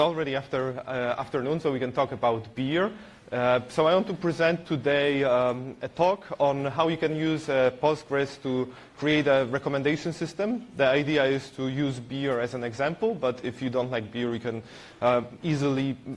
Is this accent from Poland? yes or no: yes; Poland; I'm from Poland.